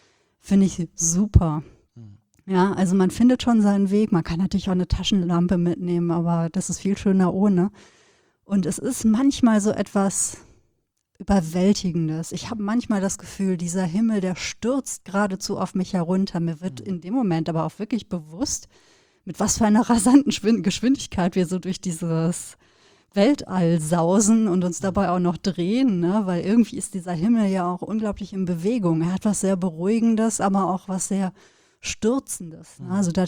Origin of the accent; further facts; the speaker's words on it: North Rhine-Westphalia, Germany; Es gab keine Straßenlaternen, das heißt, wenn es dunkel war, dann war es bei uns im Sauerland dunkel.